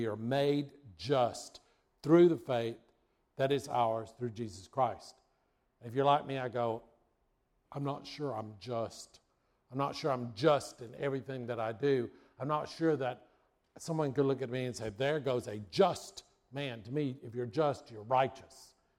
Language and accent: English; Marietta, United States; But remember, I grew up in Marietta.